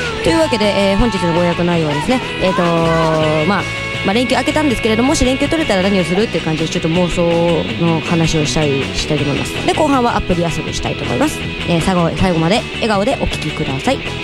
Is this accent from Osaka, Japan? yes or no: yes; Osaka, Japan; 私もともと大阪の方の出身なので、